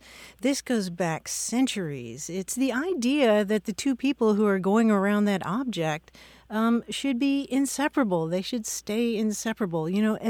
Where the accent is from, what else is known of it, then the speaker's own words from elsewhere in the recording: Kentucky, United States; Well, yeah. I'm from Kentucky myself.